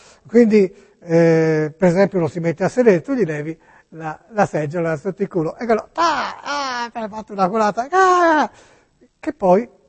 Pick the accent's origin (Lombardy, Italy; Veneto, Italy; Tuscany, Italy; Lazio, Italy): Tuscany, Italy; siamo toscani